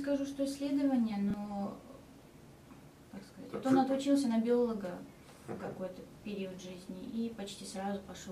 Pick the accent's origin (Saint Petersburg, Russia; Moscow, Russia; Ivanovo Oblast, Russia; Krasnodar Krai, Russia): Krasnodar Krai, Russia; Krasnodar; moved away as an adult; now in San Diego, United States; мы приехали из Краснодара с семьей. Там я работала юристом, адвокатом. Сейчас переехали сюда, обживаемся в Сан-Диего потихонечку.